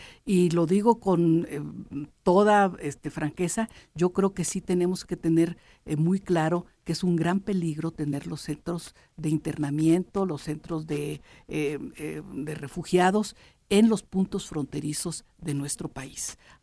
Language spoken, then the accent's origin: Spanish; Mexico; yo de veras lo lamento como mexicana